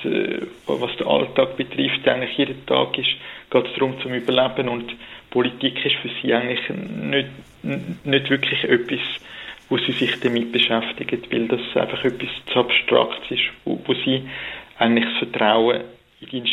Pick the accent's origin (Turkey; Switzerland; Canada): Switzerland; wir als Schweizer, wo von einem Land kommen, wo mit Bodenschätzen nicht wirklich gesegnet sind